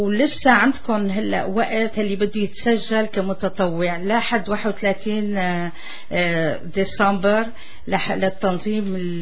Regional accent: Syria; أنا بكون سورية

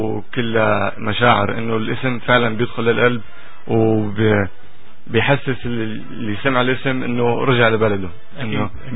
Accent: Syria; now in Montreal, Canada; ونحن كشباب سوريين كنا احنا عن جد بحاجة لهيك فريق يلم موهبتنا ويعمل تجمع لحتى نكون فريق واحد يمثل بلدنا سوريا

